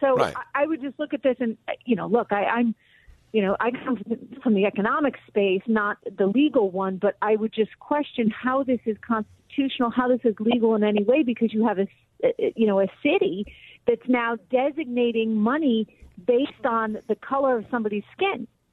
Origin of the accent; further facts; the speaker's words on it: Ireland; And by the way, I'm Irish, and the Irish at one point.